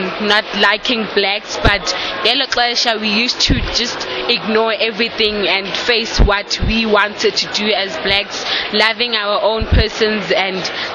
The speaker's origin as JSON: {"language": "English", "town": "Queenstown", "region": "Eastern Cape", "country": "South Africa", "tie": "born or raised there", "also_born_or_lived": "Johannesburg", "said": "I grew up in Queenstown, which is, I was born in here in Johannesburg, but I grew up in Queenstown with my great-grandmother and my sisters and my aunts and everybody, and it's a place called Eqoqodala."}